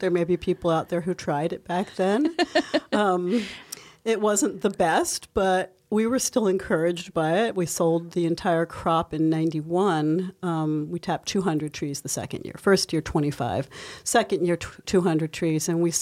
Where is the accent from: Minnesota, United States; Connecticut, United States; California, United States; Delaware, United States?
Delaware, United States; I grew up in Delaware.